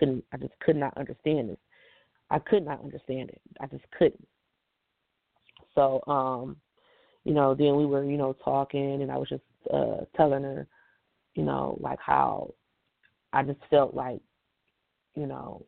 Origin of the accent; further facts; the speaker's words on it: Detroit, Michigan, United States; Growing up in Detroit in the 90s, I've experienced being in foster care.